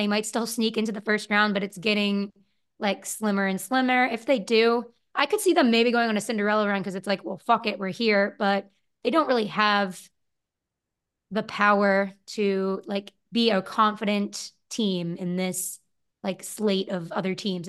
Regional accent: Texas, United States; like I'm from Texas.

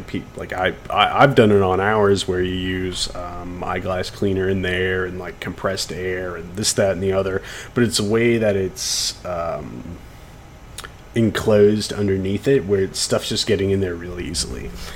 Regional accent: Boston, Massachusetts, United States; I'm from Boston, so I've been in New York a shitload of times.

